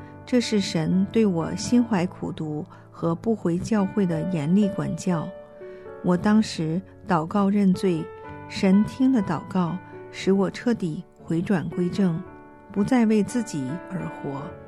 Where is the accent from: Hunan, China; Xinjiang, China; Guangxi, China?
Hunan, China; moved away; 所以我很小的时候就在湖南家乡受洗归入主的名下，之后我一直向异国他乡迁移。